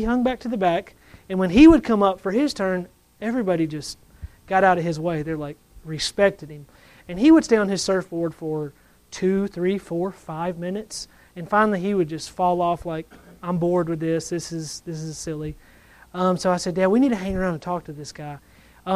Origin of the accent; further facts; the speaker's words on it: Tennessee, United States; I was born and raised in the Bible Belt, Middle Tennessee, Nashville, Clarksville